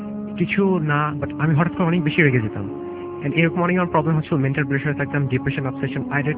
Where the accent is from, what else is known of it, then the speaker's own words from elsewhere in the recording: Kushtia, Khulna Division, Bangladesh; আমার home town হচ্ছে কুষ্টিয়া